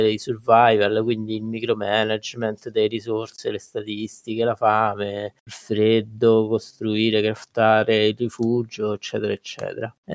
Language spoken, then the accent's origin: Italian; Ostia, Lazio, Italy; Sì, sono di Ostia.